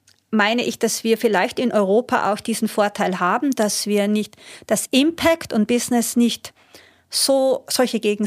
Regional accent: Austria; Bei uns in Österreich

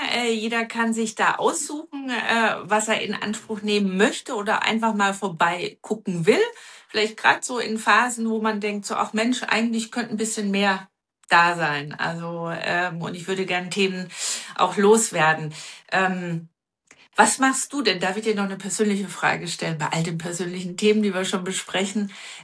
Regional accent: Bavaria, Germany; Ich komme aus Bayern

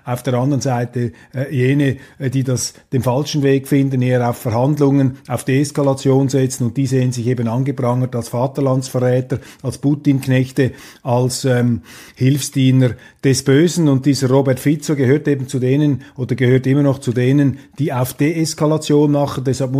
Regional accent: Switzerland; Wenn ich als Schweizer mich für die Neutralität einsetze

